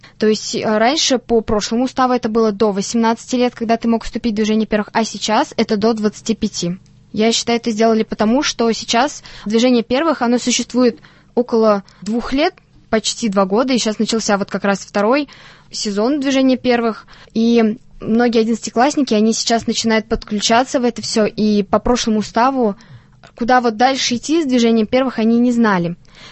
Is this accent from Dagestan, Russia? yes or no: no; Tatarstan, Russia; и он не знал, что мы из Татарстана